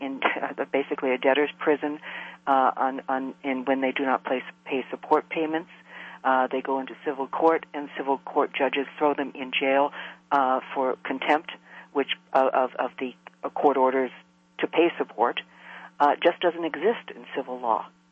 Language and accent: English; Canada; now in United States; It's interesting because being Canadian, about 20 years ago, because I lived in the States for so long